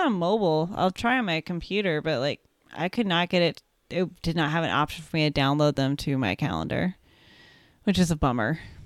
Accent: Illinois, United States; If you're from Indiana, I'm from Illinois. You understand. Our states don't really like each other.

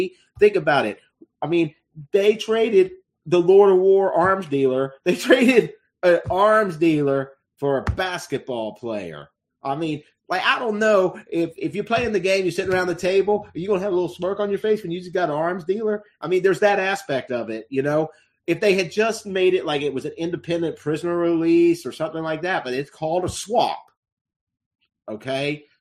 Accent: United States; And I feel like as an American, she's traveling to another country.

